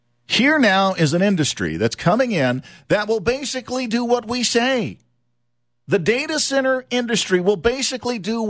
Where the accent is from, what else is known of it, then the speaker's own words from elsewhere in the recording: Louisiana, United States; The little town that I grew up in South Louisiana, thought that the oil industry was going to be there forever.